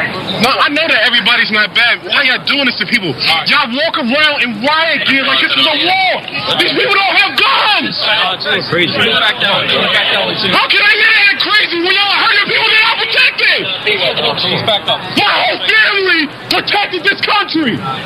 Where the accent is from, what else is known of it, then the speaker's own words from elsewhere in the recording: New York City, New York, United States; I'm in New York City. I am from New York City.